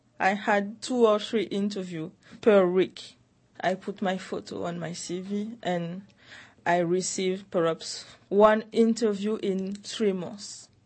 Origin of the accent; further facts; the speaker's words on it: Martinique; I'm young. People think that I will get pregnant later. I am from Martinique. I'm a black people.